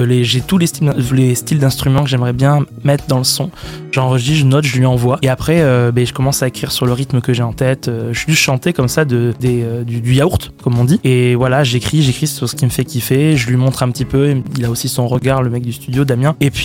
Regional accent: Bergerac, Nouvelle-Aquitaine, France; je suis bergeracois pur. Je suis né ici à Bergerac. Depuis tout petit, j'ai étudié en école ici. Je suis un bergeracois pur et dur. Les seules fois où je suis parti de Bergerac, c'est pour les études.

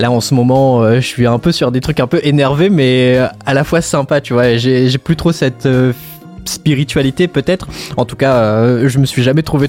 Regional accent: Réunion, France; moved away as an adult; Ouais, c'est ouais. Ça, je viens de La Réunion de fou.

